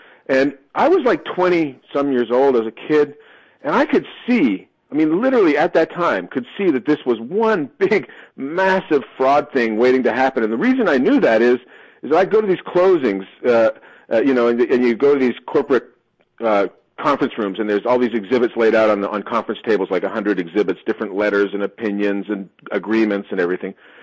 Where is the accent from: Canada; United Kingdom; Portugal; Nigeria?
United Kingdom; England; moved away as an adult; now in New York, United States; So when I moved to New York in 1990, I was a lawyer before I became a writer, and I moved to America from England, and my first job was at Milbank Twee.